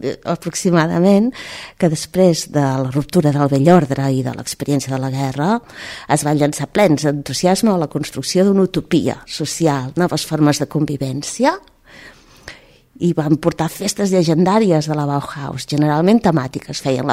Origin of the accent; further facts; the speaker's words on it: Olot, Catalonia, Spain; Els que som d'Olot són els dies de lluèrnia